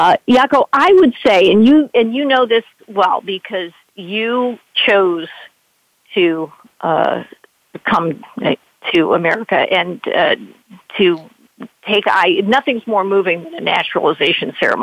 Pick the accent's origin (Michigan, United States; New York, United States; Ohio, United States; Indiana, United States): Indiana, United States; Munster; I was blessed in my hometown of Munster, Indiana, to have a great education in that.